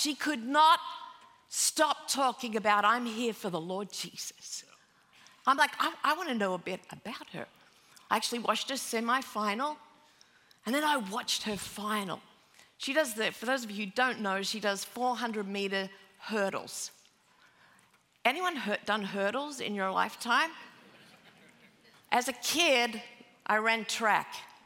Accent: Sydney, New South Wales, Australia; when I was a little girl growing up in Sydney, Australia

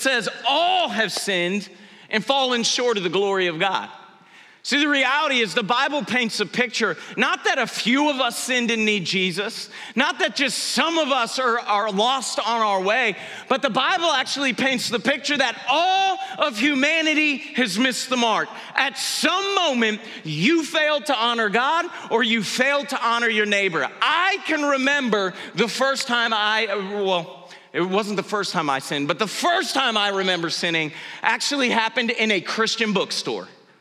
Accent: United States; I did what any three-year-old American boy would do. I just thought, I'm American.

